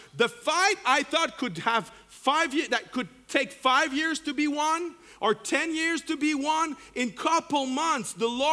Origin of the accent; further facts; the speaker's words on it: Canada; Freaking out. As a Canadian, just freaking out.